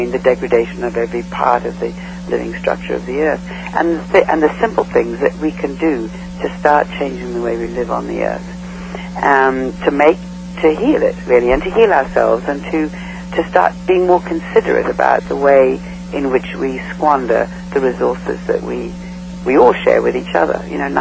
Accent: New Zealand; it began in my childhood in New Zealand, although, because I grew up in New Zealand

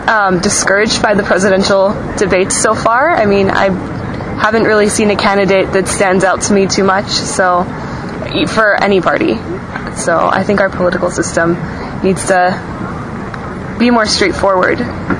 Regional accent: California, United States; I grew up in the Bay Area, near San Francisco.

